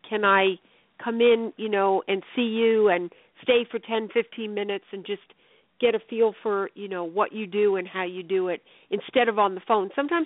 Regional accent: New York, United States; you can hear my accent, so I'm originally from New York.

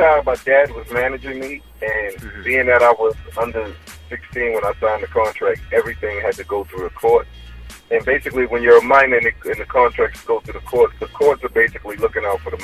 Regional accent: Bronx, New York, United States; because I'm from the Bronx, from Co-op City in the Bronx

